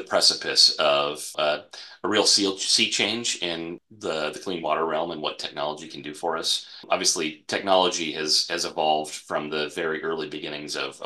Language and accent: English; Washington, United States; I grew up in the Pacific Northwest on the Puget Sound.